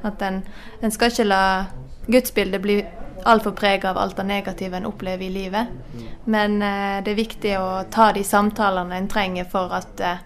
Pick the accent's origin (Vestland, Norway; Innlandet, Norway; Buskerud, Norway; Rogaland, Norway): Vestland, Norway; Vaksdal; Jeg snakker vel egentlig ikke vakstølsdialekt heller, men ja, jeg er fra Straume Stamnes i Vakstøl.